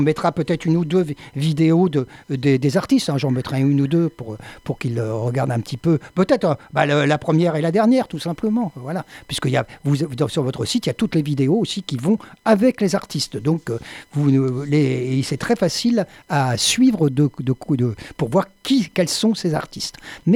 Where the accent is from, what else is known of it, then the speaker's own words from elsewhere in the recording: Montpellier, Occitanie, France; Et donc, on terminera dans l'Hérault, donc pas loin de chez nous, hein, puisque nous, on est de Montpellier